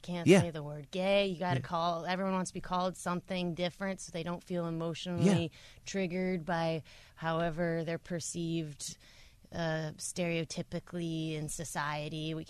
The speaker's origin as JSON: {"language": "English", "town": "Washington", "region": "District of Columbia", "country": "United States", "lives_now": "Asheville, United States", "said": "Washington, D.C."}